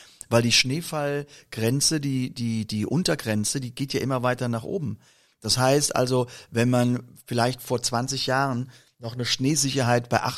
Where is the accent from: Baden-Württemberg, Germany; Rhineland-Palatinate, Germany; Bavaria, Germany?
Rhineland-Palatinate, Germany; Koblenz; man muss unterscheiden zwischen Winter in den Bergen und Winter aus der Region, wo ich herkomme, nun aus Koblenz.